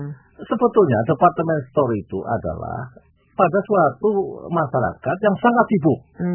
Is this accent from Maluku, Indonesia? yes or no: no; Cilacap, Central Java, Indonesia; born there; Tapi di kota-kota kota kelahiran saya di Cilacap sana